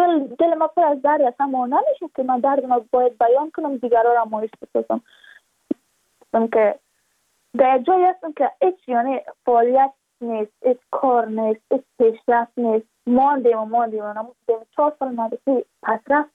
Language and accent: Persian; Badakhshan, Afghanistan; ما از بدخشان هستیم